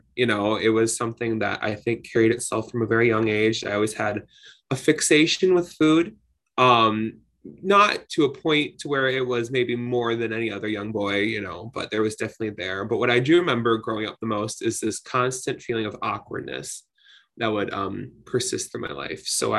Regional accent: Detroit, Michigan, United States; I'm from Detroit, Michigan.

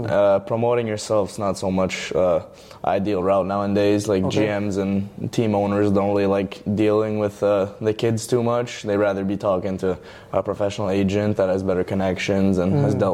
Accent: Montreal, Quebec, Canada; born there; I'm a hockey player for the Fort McMurray Oil Barons, number 12, and I was born in Montreal.

